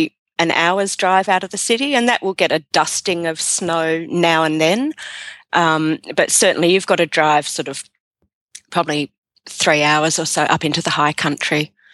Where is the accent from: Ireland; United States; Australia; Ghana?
Australia; Melbourne, Victoria; from Melbourne, Australia, where it is Thursday morning now while we're recording.